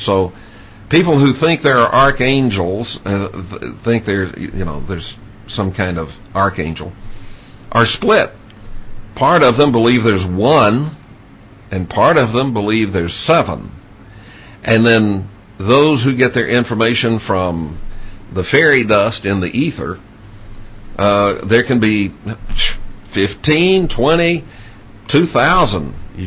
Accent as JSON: {"language": "English", "town": "Dallas", "region": "Texas", "country": "United States", "tie": "born or raised there", "said": "When I was growing up in Dallas, Texas, there was a very famous preacher on television."}